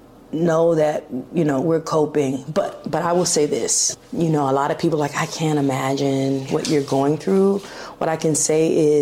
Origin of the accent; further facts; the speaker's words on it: Altadena, California, United States; We grew up here in Altadena, right in Dena.